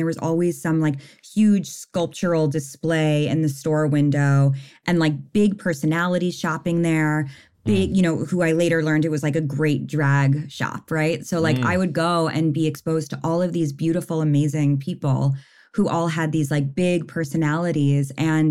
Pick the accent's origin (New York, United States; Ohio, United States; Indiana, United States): New York, United States; New York City; But I grew up in New York City, and I am very grateful for having been exposed to lots of different types of people from the time I was really young.